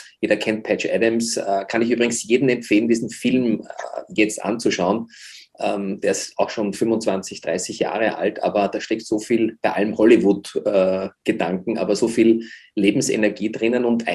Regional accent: Vienna, Austria; Also ich bin ein waschechter Wiener mit einem Vater, der aus Polen kam. Meine Mutter kam aus dem Burgenland, ein kleines Bundesland bei uns, und so ein Mischmasch

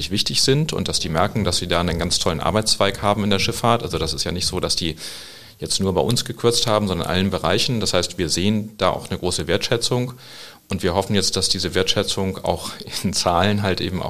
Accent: Northern Germany, Germany; Und die Häfen sind mal bei uns im Norden.

